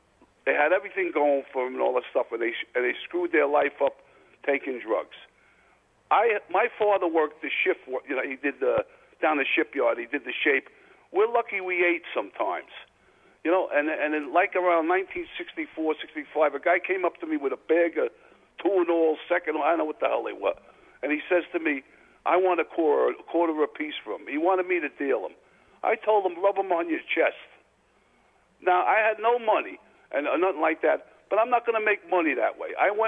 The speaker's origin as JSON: {"language": "English", "town": "Staten Island", "region": "New York", "country": "United States", "tie": "born or raised there", "said": "You know, I grew up in Staten Island"}